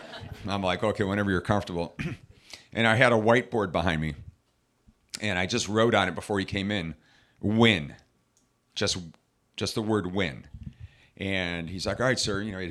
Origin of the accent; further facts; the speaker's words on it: Ohio, United States; We later found out we're both from Ohio